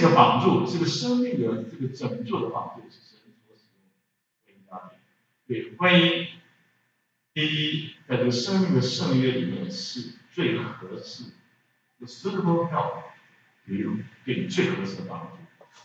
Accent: Shandong, China; 我不是山西人，我是山东人啊，我不会讲山西话

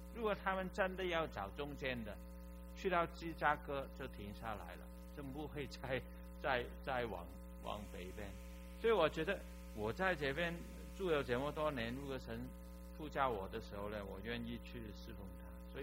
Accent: Hong Kong; first language Cantonese; Chinese is a second language; 我是从香港来的呢，我出生在香港，那么所以你听我讲普通话呢，我常告诉人我的普通话就是普普通通简直，就因为我一直以来都是讲粤语的嘛，在香港

